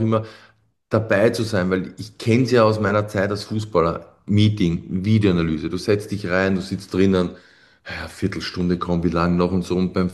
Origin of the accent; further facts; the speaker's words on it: Austria; Das ist bei uns in Österreich die höchste Trainerausbildung.